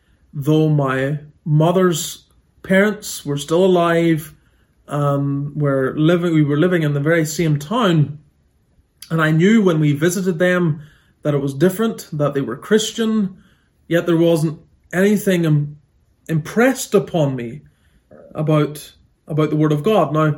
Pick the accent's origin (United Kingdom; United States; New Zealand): United Kingdom; Scotland; born there; I was born in Scotland in 1982, and I was born to a father who is Iranian Armenian